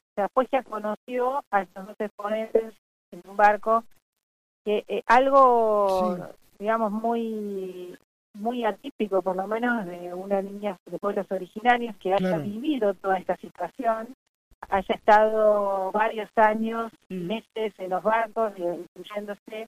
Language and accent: Spanish; Buenos Aires, Argentina; yo soy de Buenos Aires